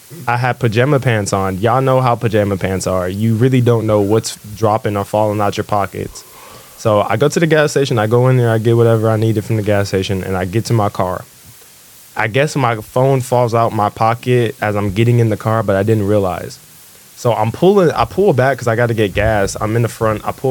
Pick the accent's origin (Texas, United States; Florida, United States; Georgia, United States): Texas, United States; Fort Worth; now in San Marcos, United States; He finally gets to where we live in San Marcos. We're from Fort Worth, so it took him like 4 hours to get here.